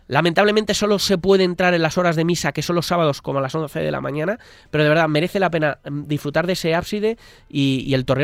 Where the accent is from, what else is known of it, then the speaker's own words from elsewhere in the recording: Madrid, Community of Madrid, Spain; yo de Aluche, yo, de sí, yo soy de Aluche.